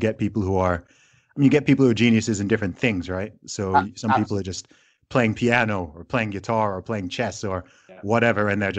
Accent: Luton, East of England, United Kingdom; born there; That's actually where I was born.

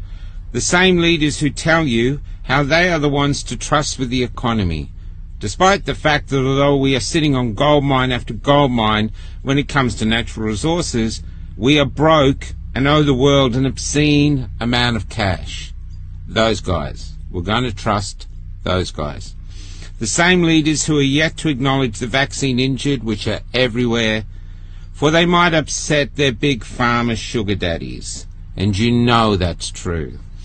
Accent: Australia; I am an Australian man.

